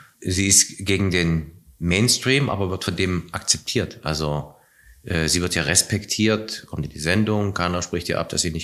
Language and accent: German; East Germany, Germany; das war schon enge Grenzen meiner Heimat DDR.